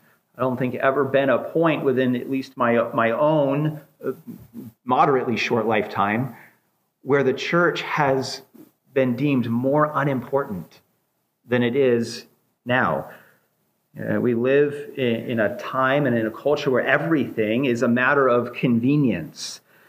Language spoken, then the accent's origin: English; Bible Belt, United States; I came from the Bible Belt. There's churches on every corner, and people would leave churches from everything to do with being offended to this church has a better coffee shop.